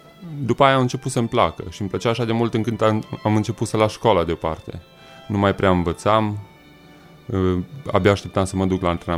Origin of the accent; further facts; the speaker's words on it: Zalău, Sălaj County, Romania; born there; M-am născut în Zalău.